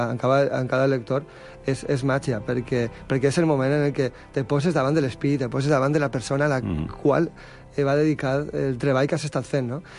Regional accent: Vila-real, Valencian Community, Spain; quan vam fer la festa de presentació de la novel·la al meu poble, a Vila-real

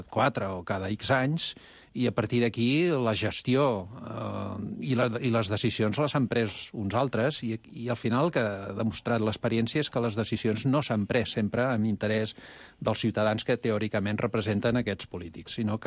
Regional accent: Catalonia, Spain; ara parlo de Catalunya com a català que sóc

